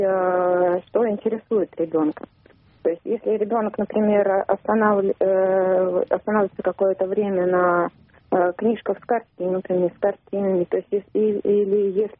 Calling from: Moscow, Russia; Я звоню из Москвы

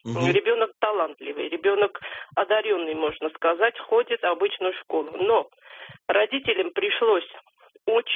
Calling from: Moscow, Russia; Я из Москвы звоню.

